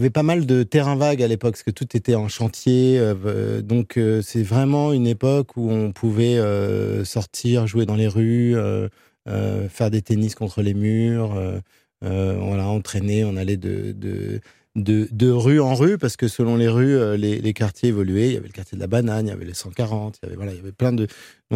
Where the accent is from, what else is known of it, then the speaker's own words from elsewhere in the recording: Noisy-le-Grand, Île-de-France, France; je venais de Noisy-le-Grand, qui était une ville nouvelle. À l'époque, c'était très bien d'habiter en banlieue, dans les villes nouvelles.